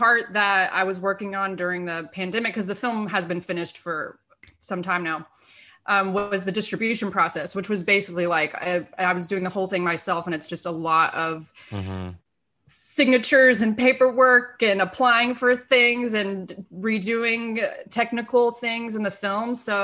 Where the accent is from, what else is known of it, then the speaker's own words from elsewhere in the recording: Nashville, Tennessee, United States; Yeah, so I grew up in Nashville and pretty much the city of Nashville. I grew up in East Nashville, which is like real hip, cool area now.